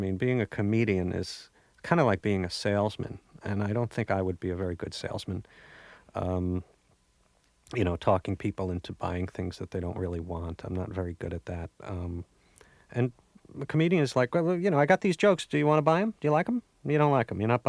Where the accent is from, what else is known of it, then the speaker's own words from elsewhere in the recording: Oceanside, New York, United States; And I'm from Oceanside, Long Island